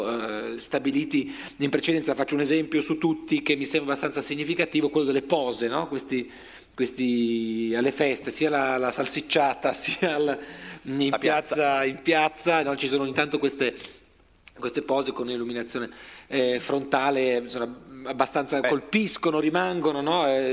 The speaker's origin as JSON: {"language": "Italian", "town": "Milan", "region": "Lombardy", "country": "Italy", "tie": "born or raised there", "said": "io sono milanese di formazione"}